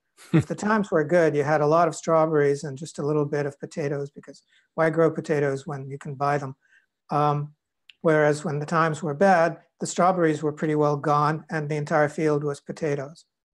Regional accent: Russia; As a kid growing up in Russia, I knew that if I walked into the wrong neighborhood unaccompanied, there'd be a lot of questions.

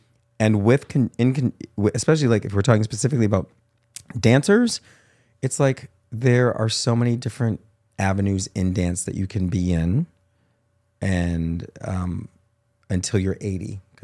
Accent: Windsor, Ontario, Canada; Detroit is almost like home, although I was born in Windsor, and Windsor is home. There's a special connection there. It's kind of where I grew up.

